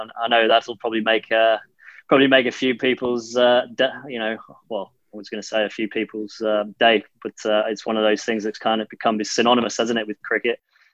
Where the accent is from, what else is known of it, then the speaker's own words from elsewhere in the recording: Yorkshire and the Humber, United Kingdom; now in London, United Kingdom; I class myself as a Londoner now, even though. I'm still very much to my roots of being a northerner.